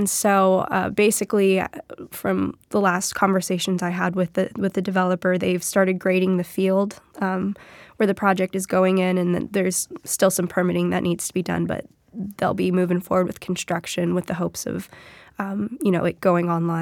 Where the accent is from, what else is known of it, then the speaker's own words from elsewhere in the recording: La Mesa, California, United States; You mentioned I'm from East County. I'm from La Mesa, so people are always like, is that really East County?